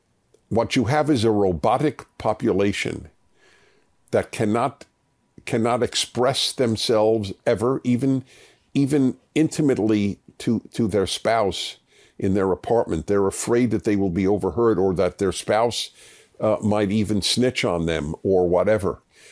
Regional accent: United States; I am an American.

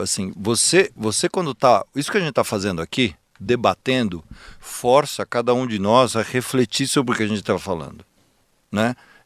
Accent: Piracicaba, São Paulo, Brazil; Lá na minha Piracicaba, onde eu nasci nos anos 80.

